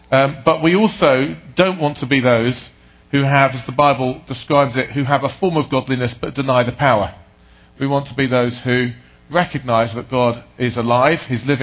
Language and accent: English; England, United Kingdom; I'm still slightly in shock as an Englishman at your unseasonable November weather.